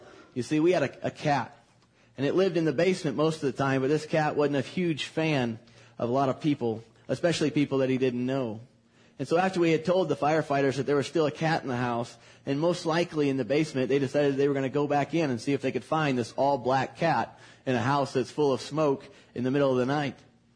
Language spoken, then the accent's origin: English; Indiana, United States; also born or lived in Illinois; I admitted that while I will always say that I am from Indiana, that particular statement may not be 100% accurate, that there were certain extenuating factors. And then I said that I was actually born in Illinois